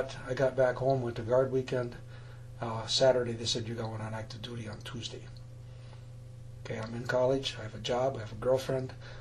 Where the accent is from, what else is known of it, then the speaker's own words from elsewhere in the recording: Fairmont, Minnesota, United States; also born or lived in Moorhead; I was born in Fairmont, Minnesota, and I lived there till I was 16, then moved to Moorhead.